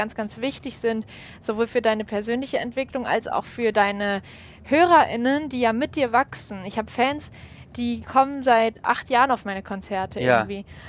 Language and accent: German; Kassel, Hesse, Germany; now in Kiel, Germany; Naja, ich komme ja aus Kassel, ist ja so die zentralste Stadt, ja, oder eine der zentralsten Städte in, ja, Deutschland.